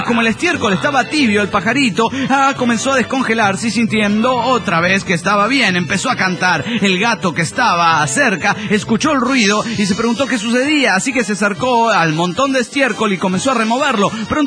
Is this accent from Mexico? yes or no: yes; Tuxtla Gutiérrez, Chiapas, Mexico; de Tulsa, Gutiérrez, Chiapas, México.